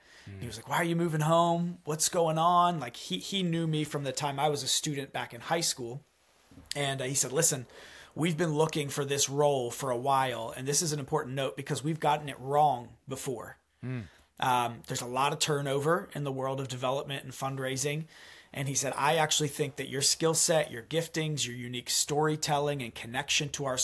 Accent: Delaware, United States; I was from Delaware. My wife was from South Jersey.

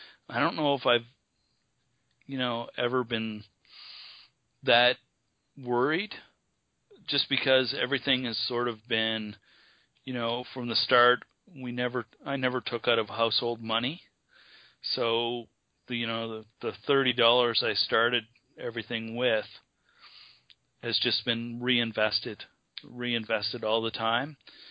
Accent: Nova Scotia, Canada; who knows why a person from Nova Scotia, as far away as I am from Tennessee and from that sort of life

